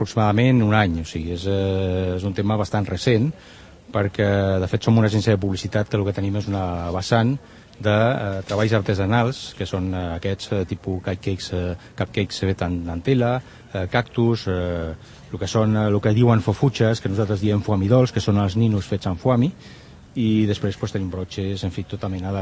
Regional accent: Terrassa, Catalonia, Spain; nosaltres, de fet, som de Terrassa

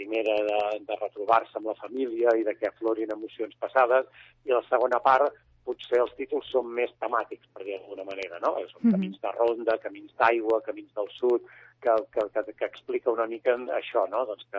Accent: Reus, Catalonia, Spain; jo soc nascut a Reus i per tant, la meva terra és el sud, no? És cap on és on m'aspira molt, no? Per tot, perquè és una terra que és on hi vaig néixer, hi vaig créixer i m'hi sento molt identificat, hi vaig molt sovint.

